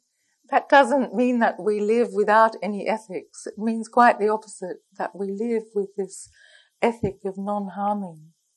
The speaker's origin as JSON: {"language": "English", "country": "Australia", "said": "I come from Australia"}